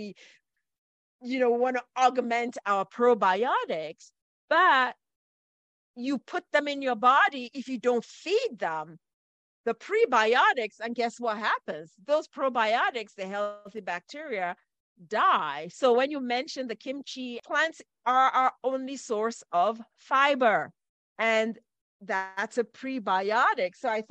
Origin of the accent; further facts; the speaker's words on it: Cameroon; We're both from Cameroon, and she grew up actually going to the farm and doing that kind of work.